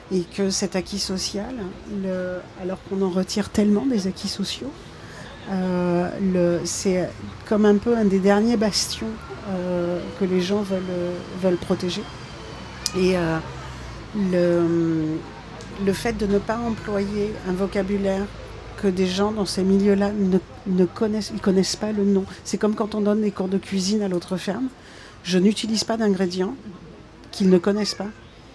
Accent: Paris, Île-de-France, France; Je suis une femme, je suis parisienne, je suis végane.

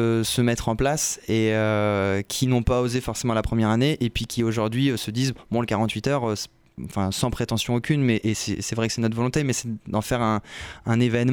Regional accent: Tours, Centre-Val de Loire, France; nous par exemple on est de Tours

